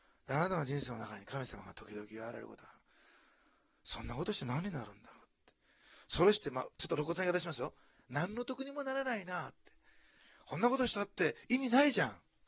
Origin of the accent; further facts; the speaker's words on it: Osaka, Japan; born there; 私大阪生まれでせっかちですから